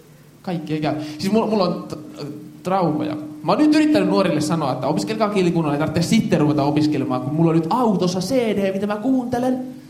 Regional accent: Jyväskylä, Central Finland, Finland; Mä oon itse jyväskyläläinen ja mulla on 3 lasta

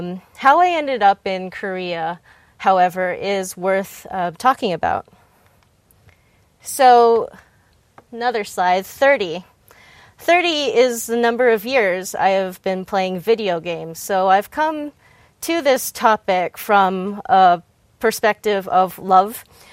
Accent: Vancouver, British Columbia, Canada; I'm originally from Vancouver, British Columbia, Canada.

